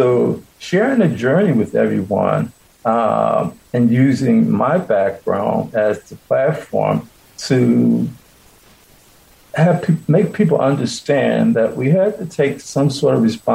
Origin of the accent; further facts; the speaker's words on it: Pennsylvania, United States; I grew up in Bartram Village. In the 70s, we moved there. And we lived on Bartram Drive.